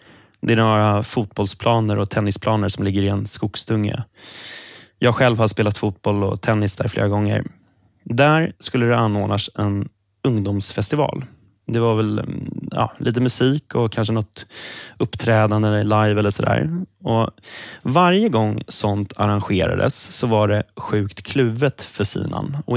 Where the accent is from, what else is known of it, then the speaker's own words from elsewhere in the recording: Sollentuna, Stockholm County, Sweden; I Sollentuna, där jag växte upp